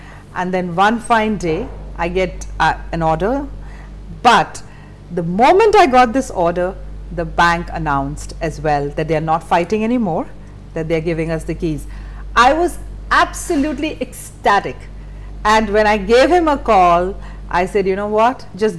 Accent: India; And I'm from India, and we all know that there are certain belts in our countries

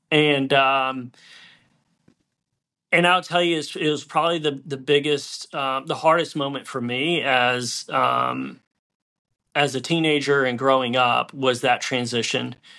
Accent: Brazil; But I was raised in Brazil

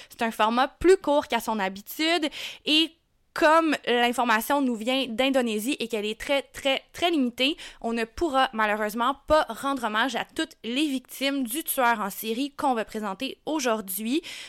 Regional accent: Canada; On est des Canadiennes, Françaises, d'origine francophone.

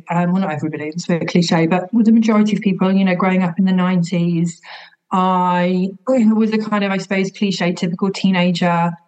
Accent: East of England, United Kingdom; I grew up in Norfolk, in a little village on the outskirts of Norwich, which was beautiful but quite rural.

